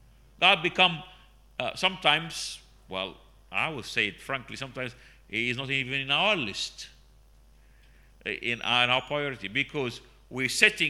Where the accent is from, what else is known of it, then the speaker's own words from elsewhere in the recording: Sudan; English is a second language; moved away as an adult; now in United Kingdom; I come from Sudan, where the church have been persecuted. I've been to jail many times. And we come to the UK, I came 25 years ago almost